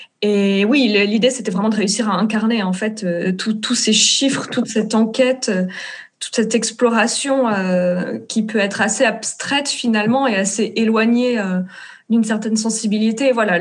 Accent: South-East, France; parce que je viens du Sud-Est.

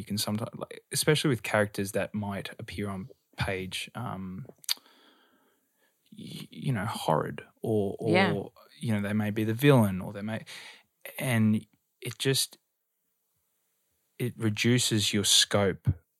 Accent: Australia; I would drop into my normal accent between takes.

